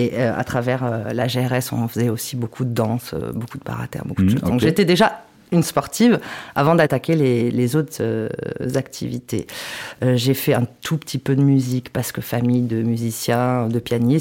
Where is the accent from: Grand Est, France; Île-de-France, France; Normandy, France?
Île-de-France, France; Trappes; also born or lived in Versailles; Et j'ai grandi à Trappe. Mes 20 premières années, je les ai passées à Trappe. Une pure trappiste.